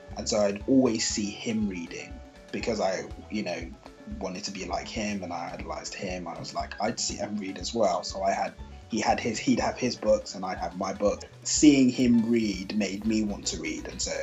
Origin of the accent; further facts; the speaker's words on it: London, United Kingdom; I am 27 years old. I am from London originally, grew up in London, but I'm originally from Nigeria